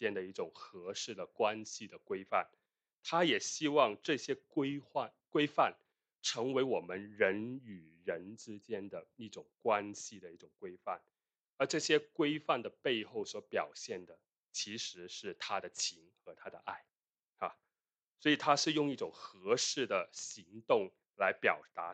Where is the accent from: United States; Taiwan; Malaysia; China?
China; 那比如说我们在我们中国人的文化里面哈，那通常情是要比义要多的，在我们中国人的文化里面，是不是？